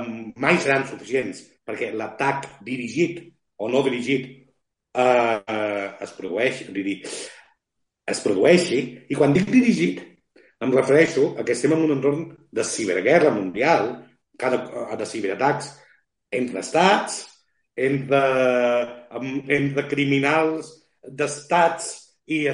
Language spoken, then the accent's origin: Catalan; Barcelona, Catalonia, Spain; jo soc de Barcelona, però ara no vinc a Barcelona, vinc a prop de Reus, i estic molt vinculat a la Catalunya Sud.